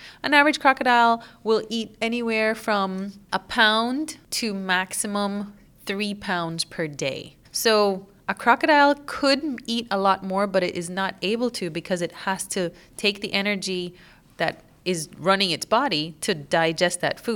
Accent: Belize; because I'm from Belize, where we have lots of beautiful places.

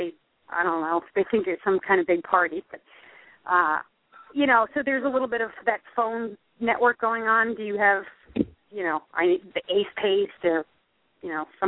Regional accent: New York, United States; My hometown in New York, in Rockland County, just completely flooded, trashed.

